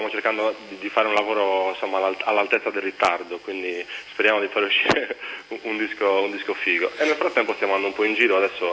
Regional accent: Sassari, Sardinia, Italy; perché noi suoniamo tanto nel nord Sardegna, perché siamo di Sassari

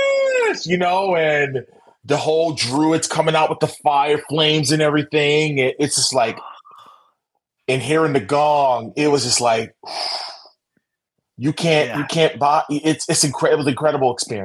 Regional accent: New Jersey, United States; growing up in North Jersey, obviously Yankees, my grandmother was not having it at all.

